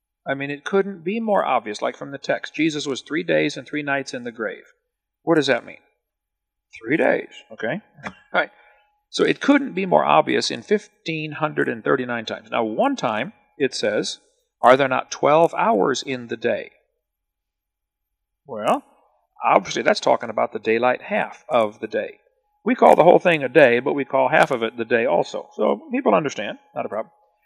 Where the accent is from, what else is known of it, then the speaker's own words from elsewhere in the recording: East Peoria, Illinois, United States; also born or lived in Kankakee; I was raised in East Peoria and then lived up in Kankakee for a while there, Bourbon A.